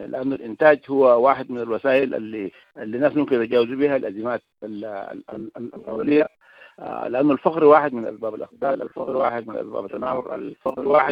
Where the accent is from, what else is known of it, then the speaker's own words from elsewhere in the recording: Darfur, Sudan; نحن جزء من السودان حقيقة، يهمنا أمر السودان أيضا